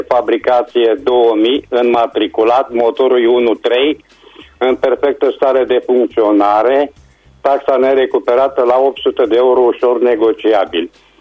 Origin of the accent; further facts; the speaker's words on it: Reșița, Caraș-Severin, Romania; sunt din Reșița